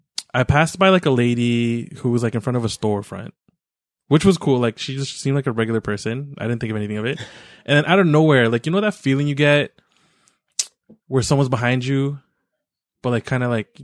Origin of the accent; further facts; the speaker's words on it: Canada; Because we're Canadian.